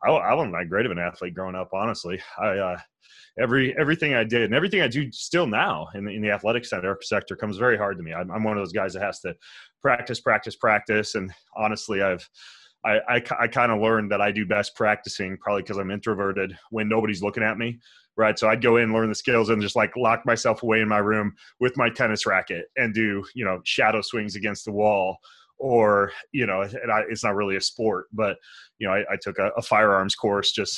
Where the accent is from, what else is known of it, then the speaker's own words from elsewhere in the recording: Lewiston, Idaho, United States; born there; now in Spokane, United States; Well, I'm from Lewiston, Idaho. That's where I was born. And went to college at University of Idaho in Moscow, Idaho. And now I live in Spokane, Washington, which is on the border of Idaho.